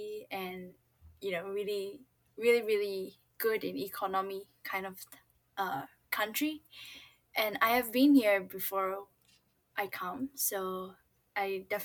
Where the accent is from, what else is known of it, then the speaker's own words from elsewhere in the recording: Myanmar; English is a second language; also born or lived in Thailand; now in Taiwan; I came from Myanmar, and right now, currently, I'm studying my master's degree in Taiwan, National Jinan University